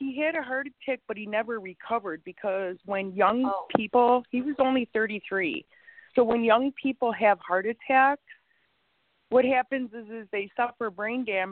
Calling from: Chicago, Illinois, United States; I'm calling from Chicago.

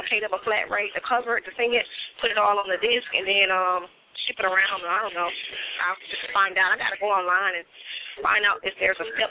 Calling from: Atlanta, Georgia, United States; but I'm calling from Atlanta

